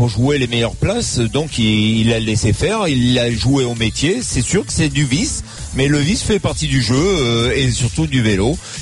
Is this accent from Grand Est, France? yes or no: no; Auvergne-Rhône-Alpes, France; Je suis originaire à côté de Bourg-d'Oisans, donc je connais la montée du col du Lotaré, et puis tous ces cols qu'on a gravis maintes et maintes fois.